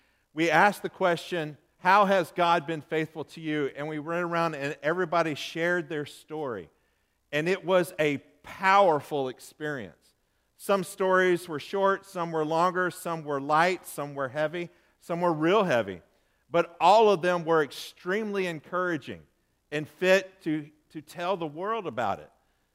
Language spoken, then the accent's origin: English; Lake Charles, Louisiana, United States; When I was growing up in Lake Charles over in Louisiana, I loved going to my grandma's house